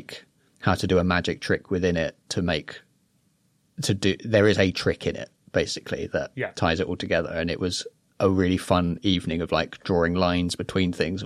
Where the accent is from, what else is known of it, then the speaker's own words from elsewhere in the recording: Iceland; was about going back to my hometown in Iceland